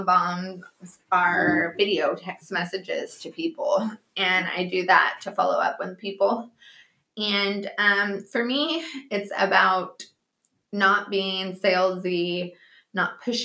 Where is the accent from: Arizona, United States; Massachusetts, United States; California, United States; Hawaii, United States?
California, United States; Fresno; Like I said, born and raised in Fresno, California. Just hometown girl.